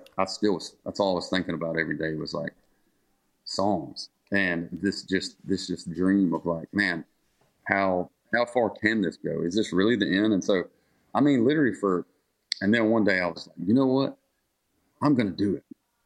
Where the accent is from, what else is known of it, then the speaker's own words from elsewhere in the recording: Harlem, United States; formed a band with a great friend of mine named Alex Hintz from back home in Harlem.